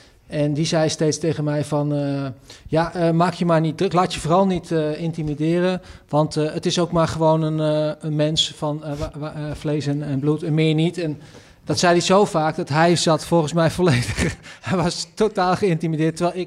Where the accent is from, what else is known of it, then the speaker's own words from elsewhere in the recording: Netherlands; Maar Italië was wel het land waar ik het meeste binding mee had naast Nederland. Toen kom ik uit Nederland.